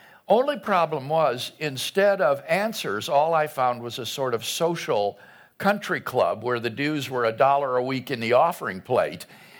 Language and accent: English; United States; Well, we're Americans. Jan and I are here on a three-week speaking trip to various universities in four cities of Australia.